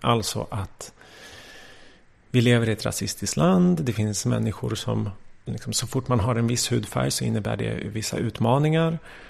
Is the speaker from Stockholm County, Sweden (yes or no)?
yes; Stockholm, Stockholm County, Sweden; Och sen så växte jag upp i ett område som heter Drakenbergsområdet som ligger vid Hornstull vid mellan Hornsgatan och Tanto kan man säga.